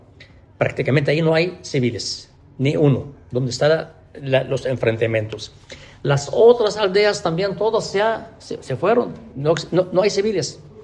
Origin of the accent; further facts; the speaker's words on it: Tyre, South Governorate, Lebanon; porque yo soy de Tiro